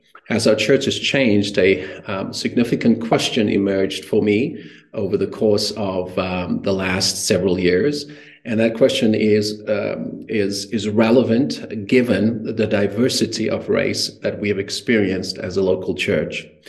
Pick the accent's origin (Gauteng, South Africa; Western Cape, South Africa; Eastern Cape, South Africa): Western Cape, South Africa; Cape Town; moved away as an adult; now in Calgary, California, United States; I am originally from South Africa, born and raised in Cape Town, and moved to Canada in 1998.